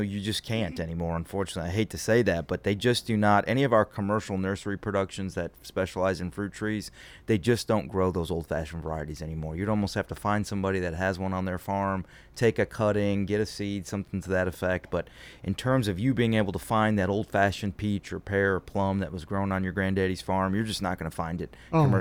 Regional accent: Cleveland, Ohio, United States; moved away; But, you know, I was in Cleveland is where I was born, and we got the lake effect weather.

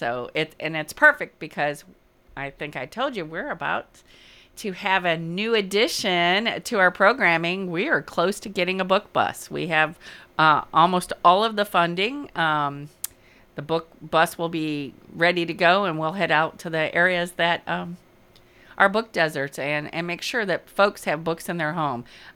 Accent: Chicago, Illinois, United States; Well, we're from Chicago, so how my husband drives anyway.

